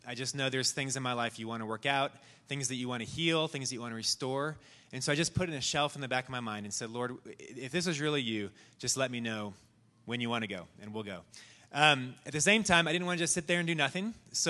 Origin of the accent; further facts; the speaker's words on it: Phoenix, Arizona, United States; But so, yes, I was born in Arizona here and love Phoenix. Even coming back now, I just thought this is such a beautiful place. Even though I lived here up till I went to college, it just strikes me how beautiful it is.